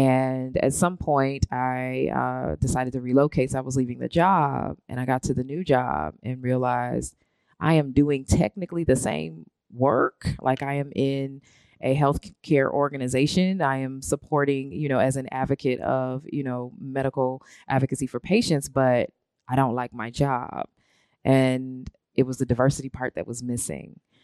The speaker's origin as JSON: {"language": "English", "town": "Detroit", "region": "Michigan", "country": "United States", "said": "I'm originally from Detroit."}